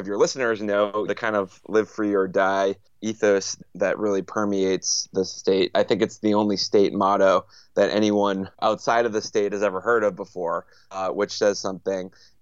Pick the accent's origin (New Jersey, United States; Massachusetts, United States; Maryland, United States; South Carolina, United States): Massachusetts, United States; Yeah, well, I grew up in Massachusetts and had family in Bedford, actually.